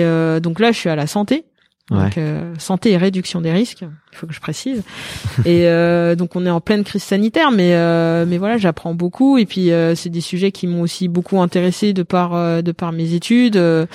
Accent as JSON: {"language": "French", "town": "Paris", "region": "Île-de-France", "country": "France", "said": "Et comme je suis parisienne"}